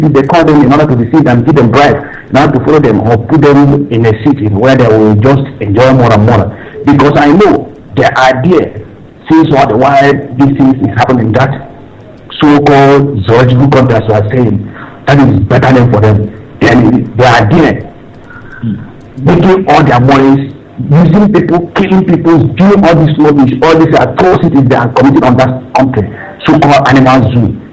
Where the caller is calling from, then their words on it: Dakar, Senegal; I'm calling from Dakar